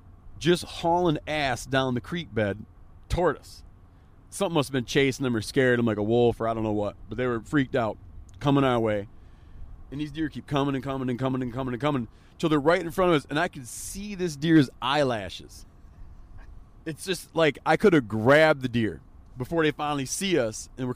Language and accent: English; Michigan, United States; I grew up in Michigan. My wife grew up in Michigan as well